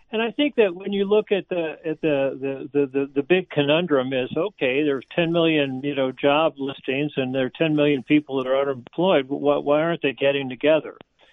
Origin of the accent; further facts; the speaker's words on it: St. Louis, Missouri, United States; moved away as an adult; also born or lived in Buffalo; short, we wound up back in St. Louis, and I did grades 8 through 12 at John Burroughs School. But I moved away from St. Louis. My family moved to Buffalo